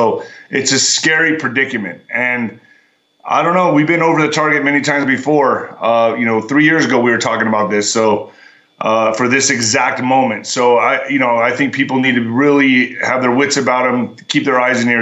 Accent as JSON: {"language": "English", "town": "Ciudad Juarez", "region": "Chihuahua", "country": "Mexico", "tie": "born or raised there", "also_born_or_lived": "El Paso, United States", "said": "I mean, I was raised in Ciudad Juarez and El Paso, so I grew up on both sides of the border."}